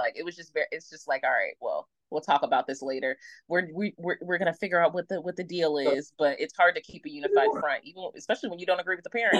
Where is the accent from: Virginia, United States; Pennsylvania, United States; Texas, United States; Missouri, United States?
Pennsylvania, United States; Philadelphia; I am from Philly, so I'm a very North Philly person.